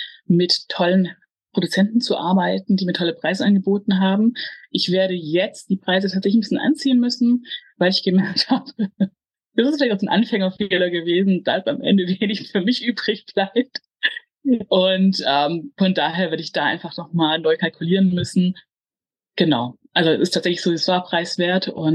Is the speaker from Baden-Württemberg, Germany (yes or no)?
yes; Stuttgart, Baden-Württemberg, Germany; Also ich komme aus Stuttgart.